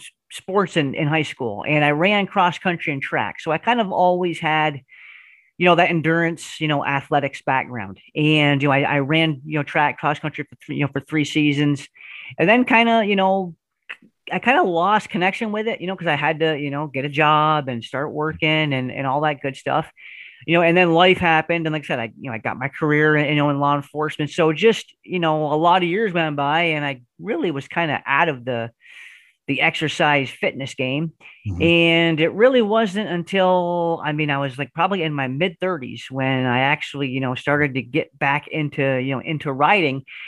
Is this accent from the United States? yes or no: yes; Malone, New York, United States; I'm about 8 miles from the Canadian border, so I'm way up north. And you know, I mean, I'm born and raised in Malone. You know, just kind of grew up locally.